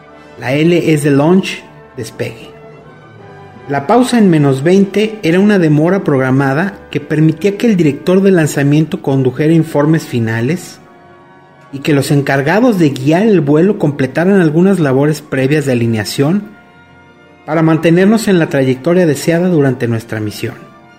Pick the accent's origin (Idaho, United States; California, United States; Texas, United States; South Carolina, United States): California, United States; Stockton; proveniente de mi pueblo natal de Stockton, California